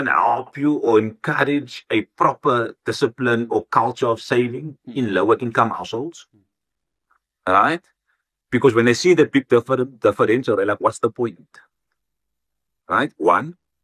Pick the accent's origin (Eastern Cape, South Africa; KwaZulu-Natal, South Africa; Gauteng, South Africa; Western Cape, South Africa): Western Cape, South Africa; Cape Town; I grew up on the Cape Flats in Cape Town. I went to public schools. I grew up in a house that with my grandparents that they got moved to as a result of Group Areas Act.